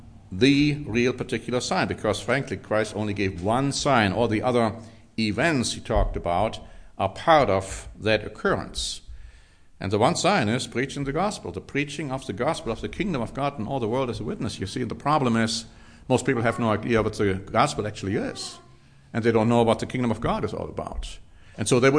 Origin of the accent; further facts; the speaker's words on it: Germany; You see, when I grew up in Germany, and all these years having had close contact with German friends, relatives, brethren, Germany has been deeply pacifistic overall.